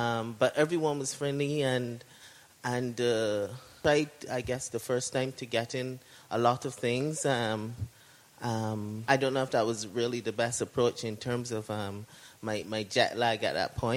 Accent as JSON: {"language": "English", "country": "Barbados", "said": "I'm from Barbados, an island in the Caribbean. Great to be here."}